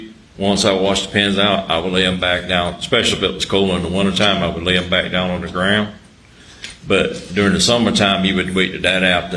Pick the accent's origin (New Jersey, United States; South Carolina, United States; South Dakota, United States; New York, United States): South Carolina, United States; Hampton; I was born in Hampton County. I was raised in Hampton. Went to Wade Hampton High School.